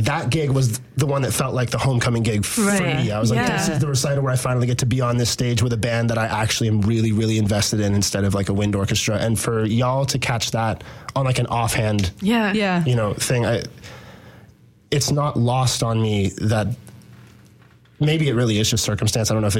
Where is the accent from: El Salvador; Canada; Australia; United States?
Canada; Guelph, Ontario; now in Kingston, Canada; I grew up in Guelph.